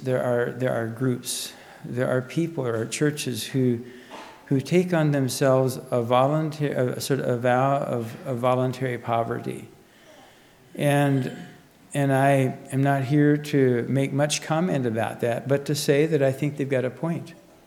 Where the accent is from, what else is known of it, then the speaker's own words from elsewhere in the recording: United States; I'd like to be like the church of Smyrna almost, because I am American. I am a Mennonite who has worked hard